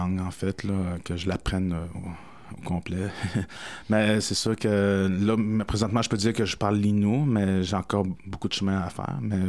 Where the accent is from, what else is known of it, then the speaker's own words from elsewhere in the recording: Montreal, Quebec, Canada; En fait, j'ai grandi un peu à Montréal aussi. J'ai passé mon adolescence ici. J'ai fait mon secondaire.